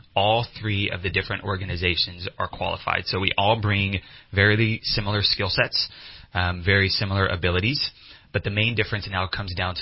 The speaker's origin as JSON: {"language": "English", "region": "Texas", "country": "United States", "said": "Listen, I'm from Texas"}